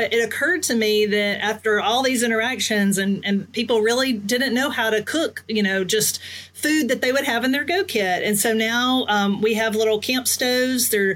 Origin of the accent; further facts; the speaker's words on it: Tuscaloosa, Alabama, United States; It was a super outbreak, and I grew up in Tuscaloosa.